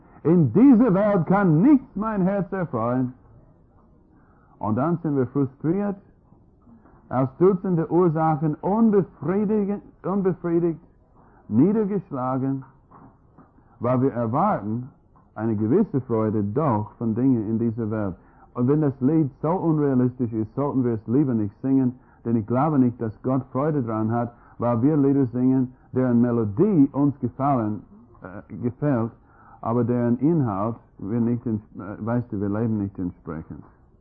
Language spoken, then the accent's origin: German; United States; Und ich als Amerikaner mit einem Bulgaren